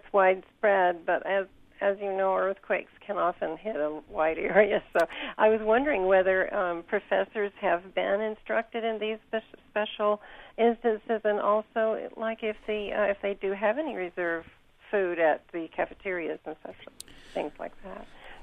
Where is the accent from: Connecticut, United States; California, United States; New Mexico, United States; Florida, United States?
California, United States; now in Urbana, United States; I'm from California, and I'm a senior citizen here in your city.